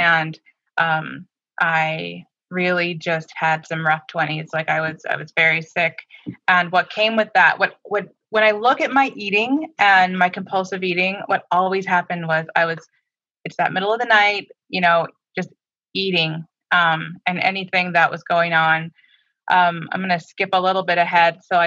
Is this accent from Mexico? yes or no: no; Canada; I'm Canadian.